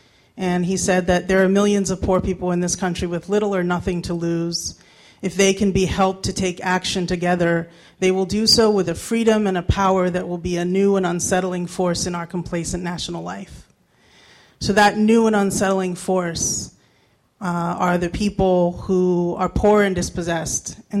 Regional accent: Pennsylvania, United States; now in Philadelphia, United States; I grew up in Westmoreland County in southwestern PA. I've been living in Philadelphia for 26 years.

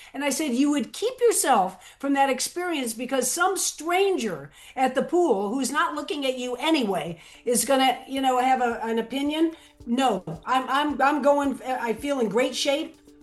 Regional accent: Florida, United States; Well, for me, I grew up in Southern Florida, right down the road from Miami.

